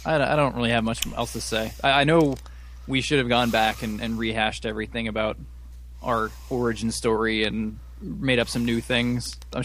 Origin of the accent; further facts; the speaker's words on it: New Jersey, United States; New Jersey, everywhere. No, mostly northern New Jersey.